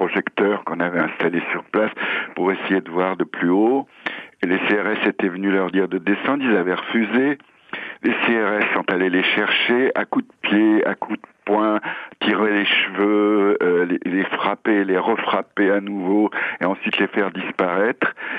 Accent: Auvergne-Rhône-Alpes, France; je venais de Haute-Savoie

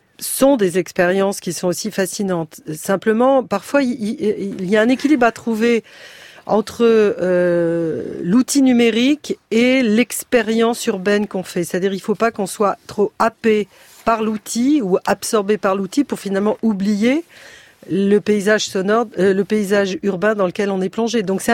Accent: Paris, Île-de-France, France; Je suis parisienne

